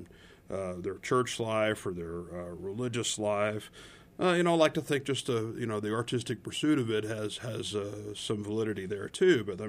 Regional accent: Houston, Texas, United States; I am. I'm from Houstonian.

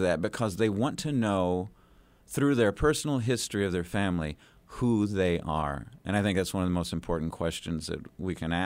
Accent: Tennessee, United States; first language Spanish; also born or lived in San Francisco, United States; when I was born Latino in San Francisco, we moved to Tennessee. Nobody spoke Spanish. I lost my Spanish. I regained it again as a late teenager.

